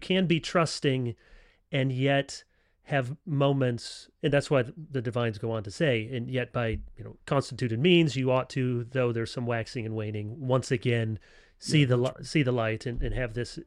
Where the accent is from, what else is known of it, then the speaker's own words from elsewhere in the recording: Grand Rapids, Michigan, United States; So I grew up in Grand Rapids, and I look back now, and I didn't know it, but there were all sorts of people in my high school had